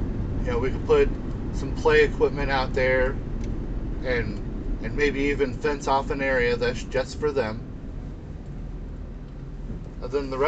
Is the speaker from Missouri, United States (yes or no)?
yes; St. Louis, Missouri, United States; I grew up in the St. Louis area. Okay. I lived the first 40 years of my life there.